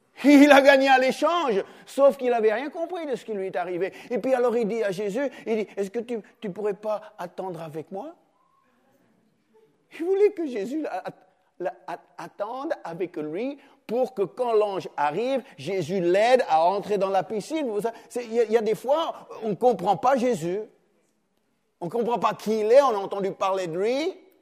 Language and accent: French; Australia; En Australie, mon pays d'origine